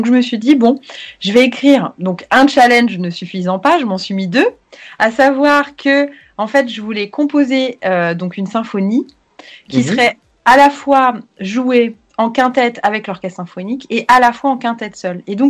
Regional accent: Paris, Île-de-France, France; born there; je suis née à Paris

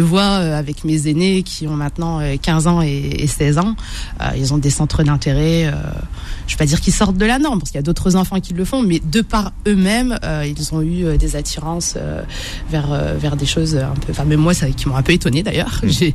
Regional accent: Hauts-de-France, France; déjà, je suis du Nord, je suis pas de Paris, donc je pense que c'est.

